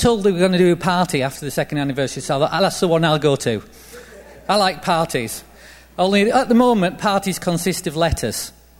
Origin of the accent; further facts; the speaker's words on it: England, United Kingdom; One, I'm English. Two, I'm from the north of England, which means I'm straight and blunt. And three, because I'm from the north of England, I have problems with the letter H when I speak.